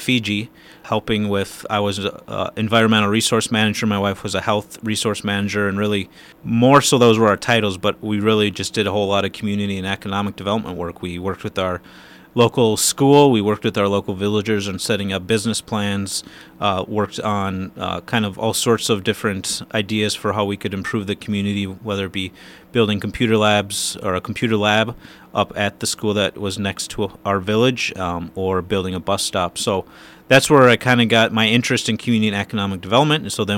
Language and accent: English; New Prague, Minnesota, United States; I'm originally from New Prague, Minnesota.